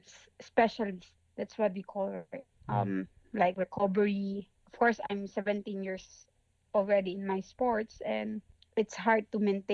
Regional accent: Philippines; from Philippines, representing Philippines in weightlifting.

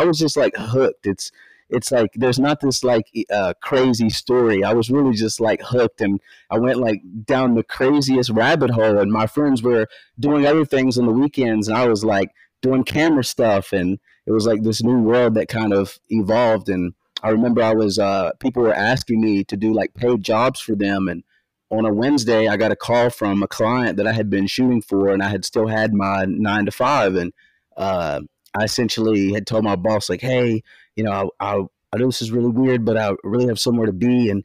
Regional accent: West Virginia, United States; So yes, born and raised in West Virginia. I grew up in the Upper Kanawha Valley.

